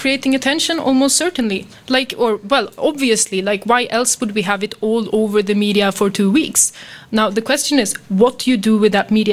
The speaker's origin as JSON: {"language": "English", "country": "Sweden", "moved": "as an adult", "lives_now": "Brussels, Belgium", "said": "I'm abroad, I live in Brussels, I come from Sweden."}